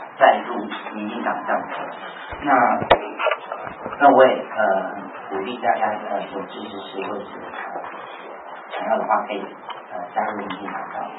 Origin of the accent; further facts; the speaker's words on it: Taiwan; 那其实我们台湾人，我们可以自己帮自己做外交啊。